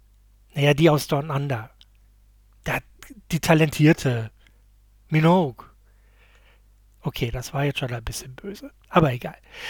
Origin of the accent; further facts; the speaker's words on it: Essen, North Rhine-Westphalia, Germany; born there; Geboren im Ruhrgebiet in Essen im November 74, also ja, ich bin alt.